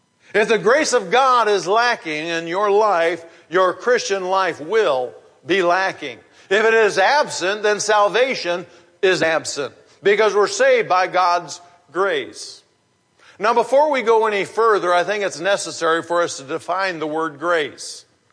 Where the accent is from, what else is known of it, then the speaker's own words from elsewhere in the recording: Michigan, United States; You can't tell I'm from Michigan.